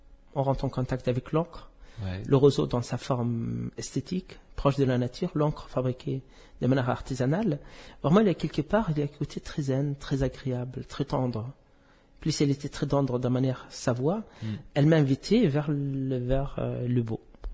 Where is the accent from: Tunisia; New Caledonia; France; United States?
Tunisia; Gabès, Gabès Governorate; Moi, je suis né en Tunisie, à Gabès, dans le sud. C'est une ville aux portes des déserts.